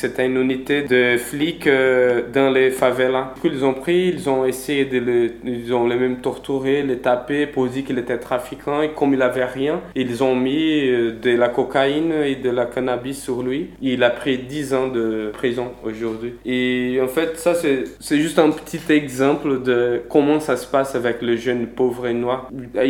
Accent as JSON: {"language": "French", "town": "Recife", "region": "Pernambuco", "country": "Brazil", "said": "On a une lutte chez moi, à Recife"}